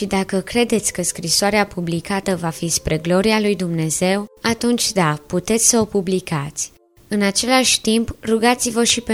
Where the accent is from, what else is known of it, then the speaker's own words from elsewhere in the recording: Bucharest, Romania; Am 23 de ani, iar în februarie fac 3 ani de când m-am pocăit. Sunt din București.